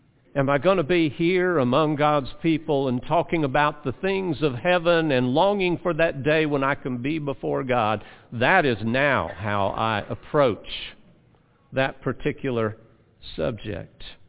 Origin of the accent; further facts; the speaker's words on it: United States; And I do have an earthly citizenship. I am an American citizen.